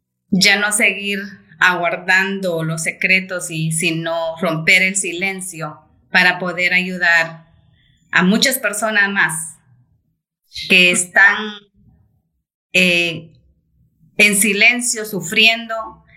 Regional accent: Guatemala; Él es de Ecuador y yo soy de Guatemala.

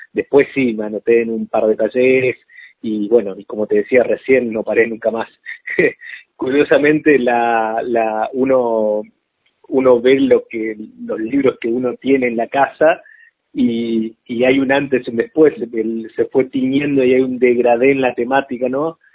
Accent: Posadas, Misiones, Argentina; Soy de Posadas, de Misiones.

